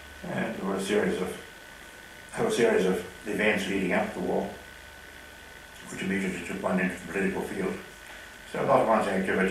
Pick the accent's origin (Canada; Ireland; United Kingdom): United Kingdom; East of England; But yes, it's my home country. It's East Anglia.